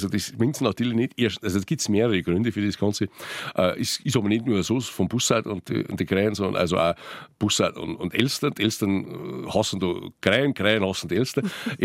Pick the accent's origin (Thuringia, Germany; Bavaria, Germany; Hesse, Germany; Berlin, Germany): Bavaria, Germany; Aber ansonsten ist es natürlich mein Heimat. Das heißt, also ich bin da drüben aufgewachsen.